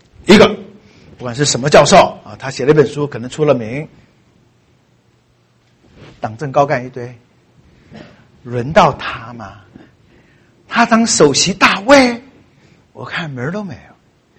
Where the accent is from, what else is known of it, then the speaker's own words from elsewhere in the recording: China; 你说我们会做这种事，我们中国人会做吗？